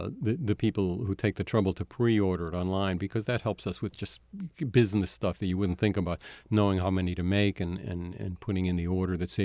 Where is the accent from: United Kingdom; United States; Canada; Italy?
United States; Boston, Massachusetts; it's the jazz we were attracted to as kids when we were growing up in Boston.